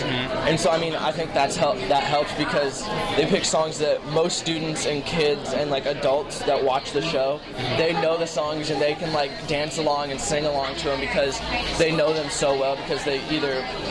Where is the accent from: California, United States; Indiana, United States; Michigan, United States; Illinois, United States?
Indiana, United States; Indianapolis; Indianapolis, Indiana.